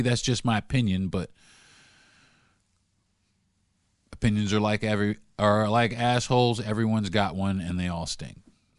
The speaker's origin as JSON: {"language": "English", "region": "New York", "country": "United States", "said": "I'm from New York, so that's the reason why, you know, I lean a little more New York style hip hop."}